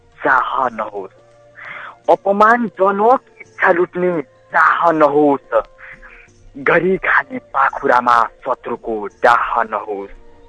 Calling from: Chainpur, Koshi Province, Nepal; म यता सभा चैनपुरदेखि

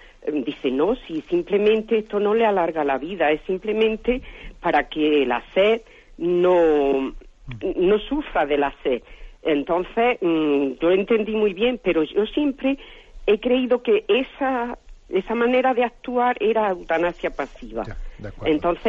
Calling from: Granada, Andalusia, Spain; de Granada.

